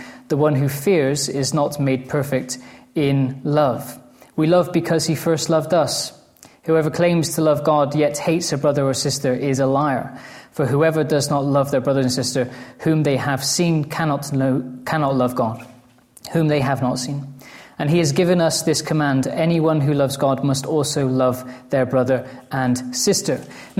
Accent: England, United Kingdom; particularly as an Englishman and particularly after England have just beaten Wales in the rugby.

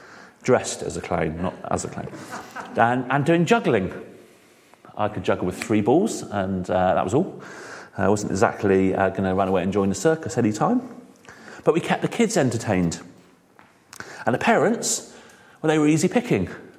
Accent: Kingswood, South West England, United Kingdom; I grew up in Kingswood, not far from here

